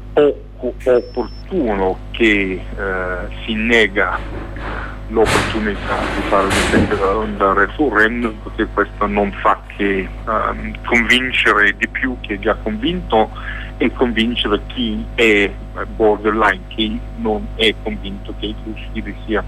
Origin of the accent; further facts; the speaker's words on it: Scotland, United Kingdom; lo posso dire essendo scozzese